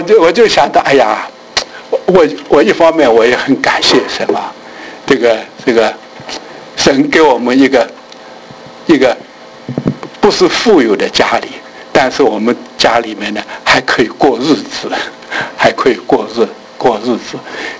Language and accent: Chinese; China; 我想我们中国人很多人呢、啊、都没有读莎士比亚，